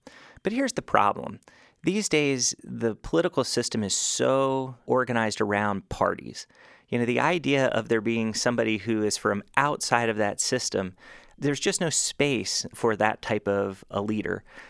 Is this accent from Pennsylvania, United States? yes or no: yes; Pennsylvania, United States; You know, I'm from Pennsylvania